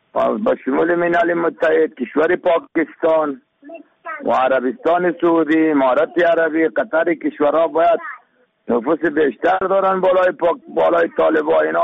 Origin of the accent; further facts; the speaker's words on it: Afghanistan; ما شما مسلمان هستیم، ما شما افغان هستیم